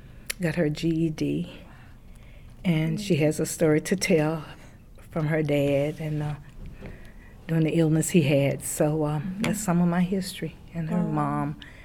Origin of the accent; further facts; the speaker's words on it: Davidson, North Carolina, United States; And I was raised in Braley's. It's called Braley's Alley now. Mm-hmm. It used to be the alley.